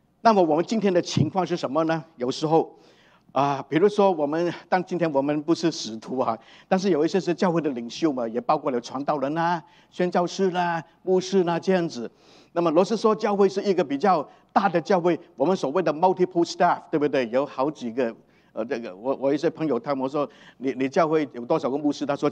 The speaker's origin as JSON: {"language": "Chinese", "town": "Chaozhou", "region": "Guangdong", "country": "China", "said": "我说我是潮州人"}